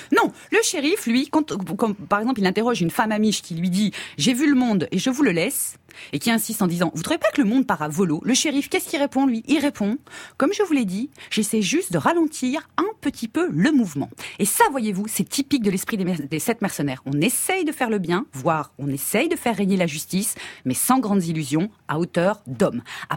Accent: Saint-Étienne, Auvergne-Rhône-Alpes, France; content, pas content, content quand même, comme on dit chez moi, à Saint-Étienne.

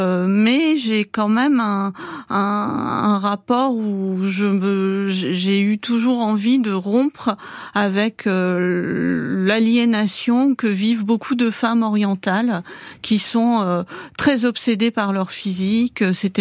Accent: France; j'ai grandi en France

